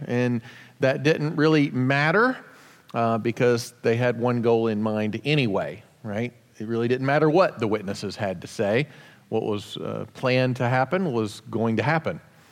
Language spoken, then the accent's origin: English; Kentucky, United States; pert near done, as we used to say where I grew up in Kentucky.